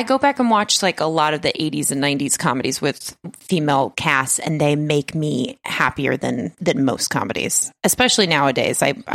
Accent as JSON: {"language": "English", "town": "Las Vegas", "region": "Nevada", "country": "United States", "said": "My family loves a mall because I'm from Las Vegas. We're from Las Vegas, so we like to be in air conditioned places."}